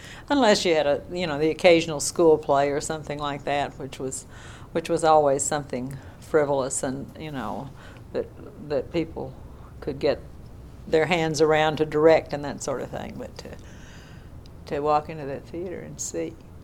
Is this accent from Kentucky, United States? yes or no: yes; Horse Cave, Kentucky, United States; we're not different because we're from Horse Cave.